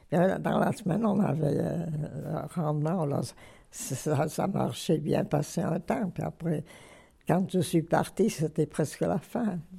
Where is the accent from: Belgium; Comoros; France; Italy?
France; Grenoble, Auvergne-Rhône-Alpes; born there; Je suis née à Grenoble.